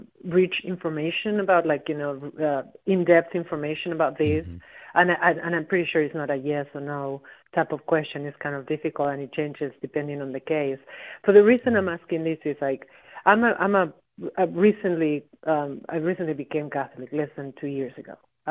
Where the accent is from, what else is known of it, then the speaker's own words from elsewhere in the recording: Uruguay; English is a second language; My mom used to take me to church. It was a Catholic church. I'm originally from Uruguay, I feel like it's a little different. But I did grow up believing in God and having a faith in God.